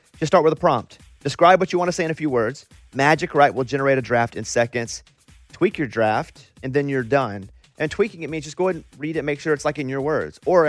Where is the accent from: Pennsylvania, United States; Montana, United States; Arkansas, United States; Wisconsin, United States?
Arkansas, United States; Don't do Arkansas because I'm from Arkansas. You could have just told the story that put my state into it